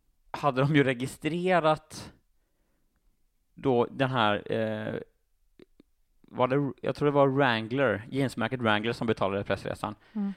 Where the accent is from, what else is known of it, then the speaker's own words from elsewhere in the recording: Småland, Sweden; precis som jag är från Sveriges Småland kanske, jag vet inte.